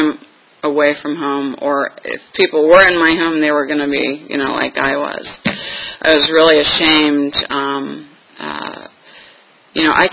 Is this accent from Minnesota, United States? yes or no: no; New York, United States; I grew up in New York, so, you know, there are a lot of Puerto Ricans and, you know, Italians.